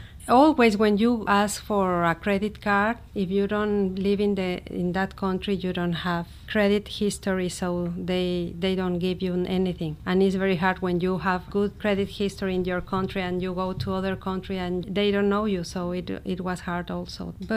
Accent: Mexico City, Mexico; English is a second language; I come from Mexico City and I born in April 12, 1963.

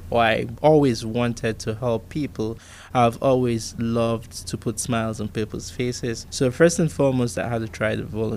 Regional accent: Nigeria; born there; I was born in Nigeria. I was born on the 25th of July, 1985.

